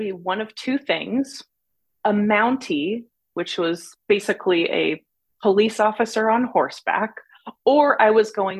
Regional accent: San Diego, California, United States; also born or lived in New York / Germany; Actually born in New York, but raised in San Diego. My dad was in the Air Force. We moved to Germany, but then back to San Diego.

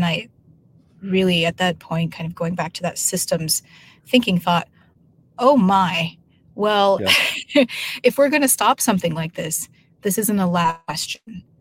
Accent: Denver, Colorado, United States; I briefly had a stint in a suburb of Denver, but born and raised in Denver.

